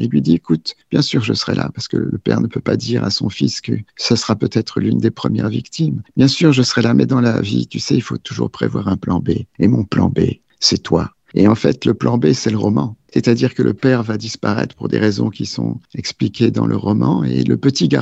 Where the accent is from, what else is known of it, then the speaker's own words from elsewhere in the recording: France; now in United States; Moi, j'étais juste un émigré, comme ceux qui sont pourchassés en ce moment. Je venais de France, je n'étais pas natif de là-bas.